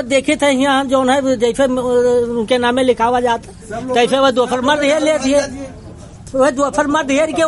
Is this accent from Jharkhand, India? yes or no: no; Raghurampur, Uttar Pradesh, India; Raghurampur.